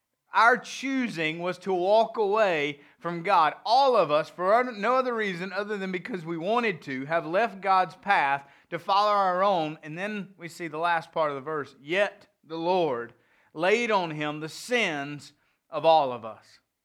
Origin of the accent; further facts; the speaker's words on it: the South, United States; accent: southern; There's my southern accent ruining me from speaking good Hebrew.